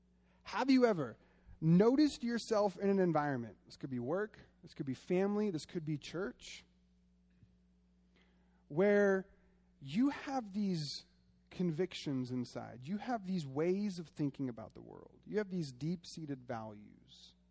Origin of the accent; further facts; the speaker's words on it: Oregon, United States; I didn't know, young, you know, naive boy growing up in Oregon, I didn't know how conservative Arizona was.